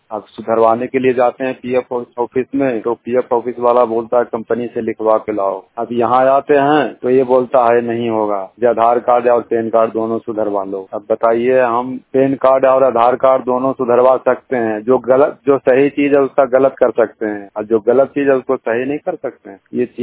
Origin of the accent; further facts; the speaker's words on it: Bihar, India; मैं बिहार के रहने वाला हूँ।